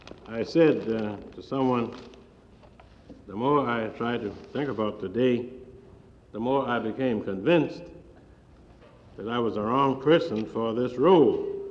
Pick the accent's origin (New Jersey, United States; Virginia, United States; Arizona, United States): Virginia, United States; I grew up in the South. My background is Southern. Notice I didn't say Deep South. It's because I come from Virginia.